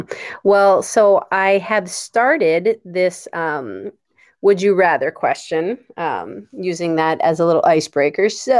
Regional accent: Philadelphia, Pennsylvania, United States; all the way from the States, from, you know, we grew up in right outside of Philadelphia, Pennsylvania.

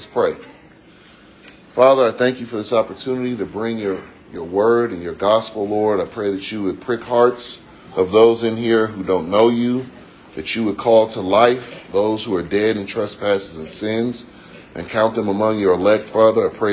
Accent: San Francisco, California, United States; Okay, I grew up in the coastland. I grew up in San Francisco.

